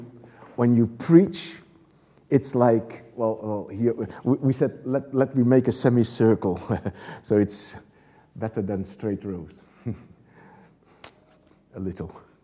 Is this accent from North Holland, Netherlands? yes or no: no; The Hague, South Holland, Netherlands; from The Hague, the governmental city of the Netherlands.